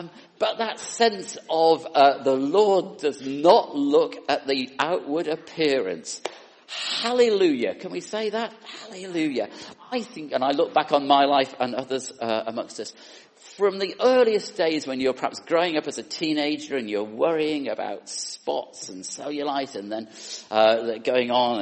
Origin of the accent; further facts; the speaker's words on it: North West England, United Kingdom; This is my teddy bear that I grew up in the Lake District, in my home there.